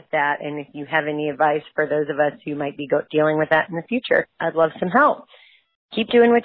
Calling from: Maryland, United States; I'm calling from Maryland.

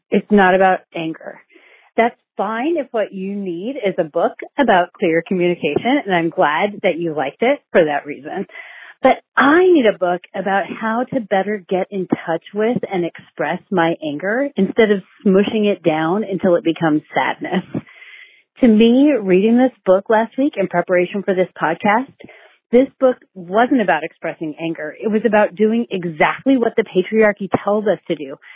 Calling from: Sacramento, California, United States; I am calling from Sacramento, California.

